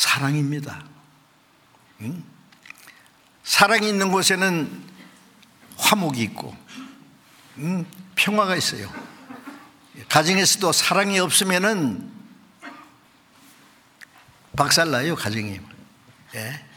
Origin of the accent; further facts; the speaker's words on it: South Korea; 나도 한국 사람이지만 한국 사람 대단한 거예요.